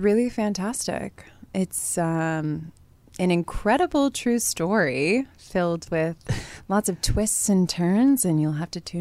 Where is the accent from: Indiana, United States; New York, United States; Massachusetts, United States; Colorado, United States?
Massachusetts, United States; Boston; now in Los Angeles, United States; I'm an actress and I hail from Boston, Massachusetts, and now I work professionally in film and television.